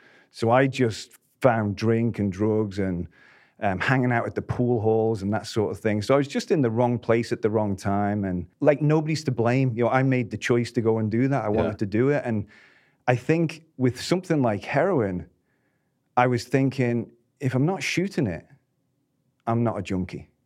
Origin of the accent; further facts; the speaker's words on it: Isle of Man; And growing up on the Isle of Man, it was quiet. It was safe. I grew up and there was a Viking burial ground in front of the house.